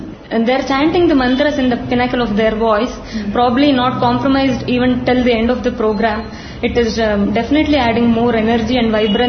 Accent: Shimoga, Karnataka, India; English is a second language; I am from Shimoga.

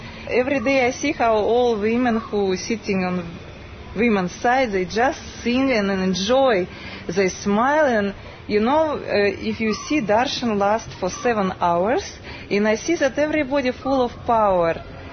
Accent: Russia; English is a second language; I came from Russia.

